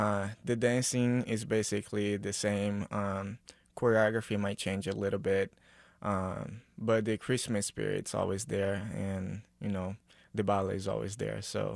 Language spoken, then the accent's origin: English; Rio de Janeiro, Brazil; now in Kansas City, United States; I'm from Rio de Janeiro.